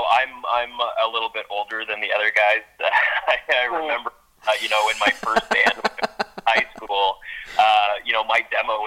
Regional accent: Ottawa, Ontario, Canada; You know, I'm from Ottawa, you know, born and raised here, so it's really nice to kind of see that resurgence.

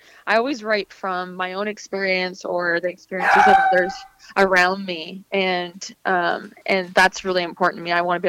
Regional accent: Peterborough, Ontario, Canada; one of my mentors from my hometown of Peterborough

